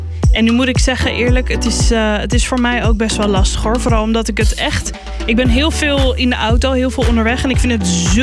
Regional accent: Vlieland, Friesland, Netherlands; ik ben zelf geboren en opgegroeid op het Waddeneiland Vlieland.

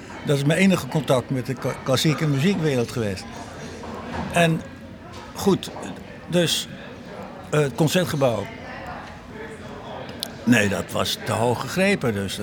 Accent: Amsterdam, North Holland, Netherlands; accent: Amsterdam dialect; Ik sprak bijvoorbeeld plat Amsterdams. En ja, dat is natuurlijk logisch als je zo opgroeit.

